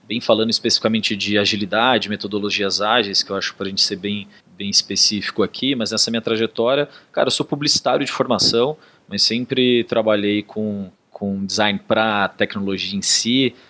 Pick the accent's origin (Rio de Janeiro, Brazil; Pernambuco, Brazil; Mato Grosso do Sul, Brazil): Mato Grosso do Sul, Brazil; Campo Grande; now in São Paulo, Brazil; Eu não sou daqui de São Paulo, sou de Campo Grande, do Mato Grosso do Sul. Eu me mudei para Londrina, no Paraná, para trabalhar com UX especificamente